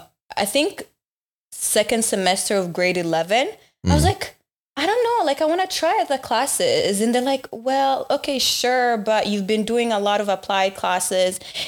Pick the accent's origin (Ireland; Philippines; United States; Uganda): Uganda; also born or lived in DR Congo; now in Canada; I was born in Congo, and so I'm a quarter Congolese. Well, I'm half Congolese and half Rwandese.